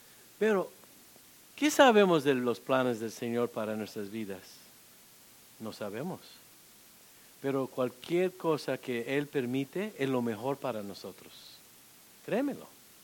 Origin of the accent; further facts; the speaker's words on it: Nebraska, United States; born there; yo nací en Nebraska, tal vez me van a mandar allá.